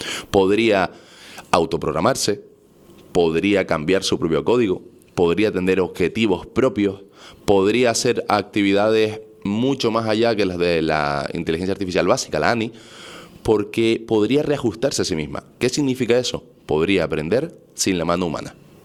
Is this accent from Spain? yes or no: yes; Canary Islands, Spain; sabe que soy un chico canario, tinerfeño, empresario, de 31 años.